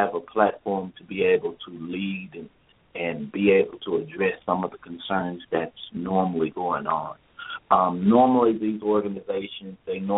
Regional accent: Oak Cliff, Texas, United States; I grew up in Oak Cliff, Texas

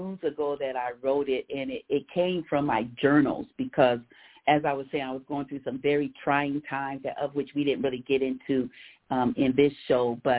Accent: San Diego, California, United States; But I had only been in San Diego for a year. I'm originally from San Diego.

